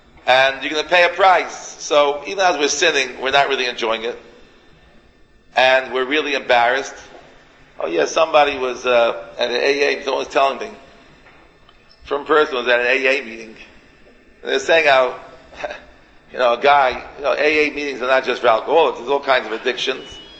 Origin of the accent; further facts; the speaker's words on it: Miami, Florida, United States; A fellow called me, I could say no, I come from Miami, I could do it.